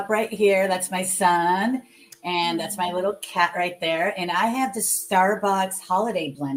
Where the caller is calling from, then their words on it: California, United States; I am in the San Francisco Bay Area, Northern California.